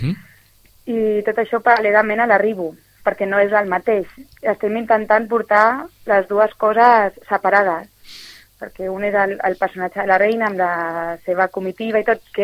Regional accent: Sitges, Catalonia, Spain; com som gent de Sitges i gent amb unes edats molt similars

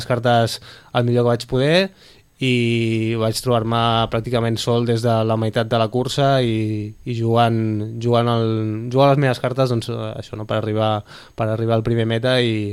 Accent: Sitges, Catalonia, Spain; gaudint de poder guanyar a Sitges, que al final és el meu poble

